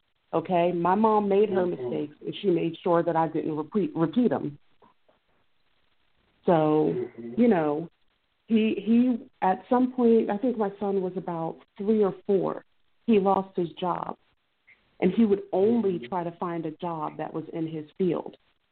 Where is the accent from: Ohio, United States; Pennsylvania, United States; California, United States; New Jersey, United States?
Pennsylvania, United States; Philadelphia; No, I'm from Philly.